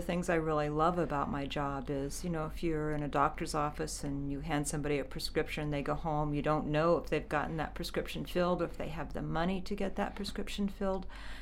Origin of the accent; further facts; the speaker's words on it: Missouri, United States; But I do think growing up on a farm in the area that I did was very similar